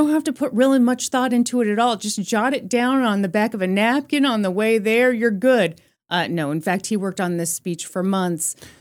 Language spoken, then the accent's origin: English; Midwest, United States; Well, that's just a fun thing I do because I'm from the Midwest. Don't make fun of my culture.